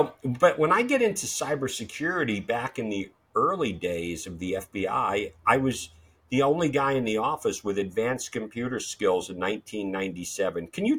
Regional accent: Brooklyn, New York, United States; I'm growing up in Brooklyn, New York, raised by a single mom.

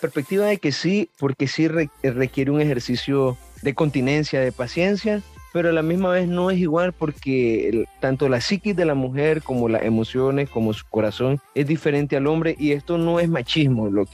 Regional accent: Nicaragua; soy nicaragüense, soy ingeniero de sistema, soy un joven de 30 años

